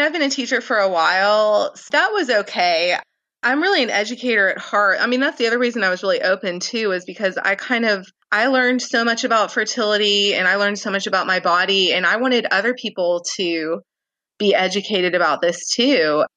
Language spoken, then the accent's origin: English; Tennessee, United States; Now, my family is not Southern. They're from Arizona. So I guess they're Southwestern. But I grew up mostly in Tennessee